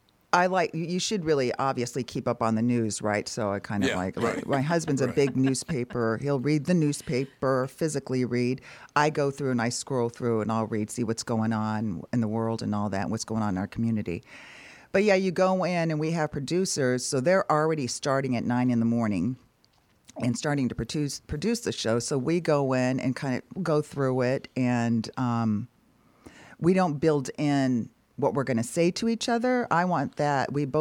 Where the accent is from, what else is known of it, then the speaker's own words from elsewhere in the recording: Pennsylvania, United States; now in Minnesota, United States; Pennsylvania.